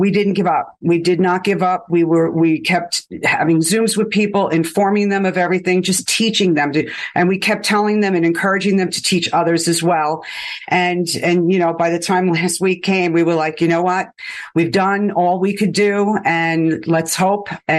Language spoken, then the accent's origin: English; Bronx, New York, United States; moved away; Well, I'm from the Bronx, New York. I don't know if you can tell.